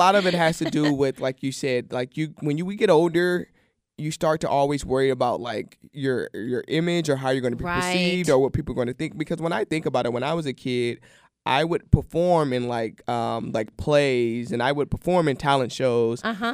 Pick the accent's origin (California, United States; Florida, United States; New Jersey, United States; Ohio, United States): California, United States; also born or lived in Oklahoma; Born and raised in California, but Oklahoma was home for years.